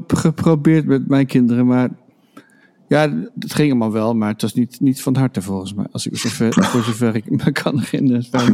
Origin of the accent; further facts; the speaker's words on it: Groningen, Netherlands; Ik kom dus zelf uit Groningen van oorsprong.